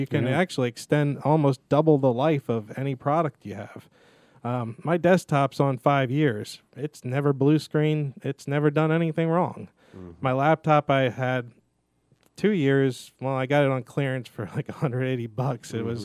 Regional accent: Pennsylvania, United States; born there; And my mom was born and raised in Clarksville, Georgia, moved to Pennsylvania.

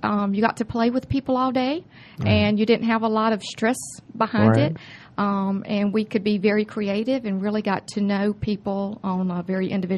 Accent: Mississippi, United States; Okay, I'm originally from Mississippi. Graduated from the University of Southern Mississippi with a bachelor's degree in sociology.

